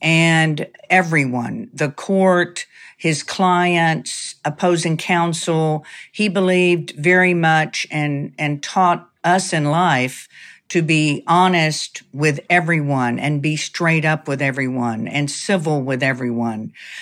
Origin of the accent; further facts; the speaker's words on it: Gadsden, Alabama, United States; Well, I grew up in North Alabama, in Gadsden, Alabama, and my dad thought being a lawyer was the greatest honor and privilege anyone could ever have.